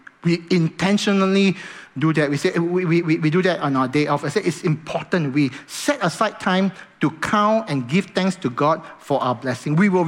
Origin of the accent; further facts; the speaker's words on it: Singapore; Because we are Singaporean? No.